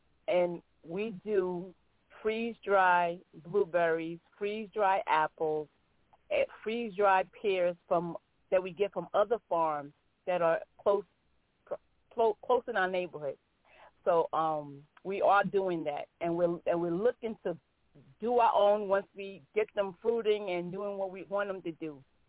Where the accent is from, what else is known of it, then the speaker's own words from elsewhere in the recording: Brooklyn, New York, United States; We grew up in Brooklyn, New York. We don't have a clue about a farm